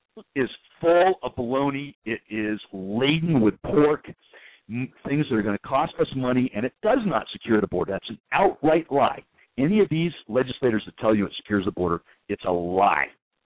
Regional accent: Arizona, United States; I know for a fact, because I grew up in Arizona. My family is of Mexican heritage. My family was from South Texas and then ultimately from Mexico City.

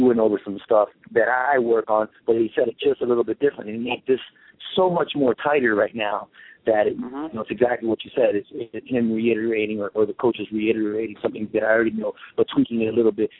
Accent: Vineland, New Jersey, United States; now in Tucson, United States; I'm originally from New Jersey, Vineland, New Jersey. Right now I live in Tucson, Arizona, and I own a gym there too.

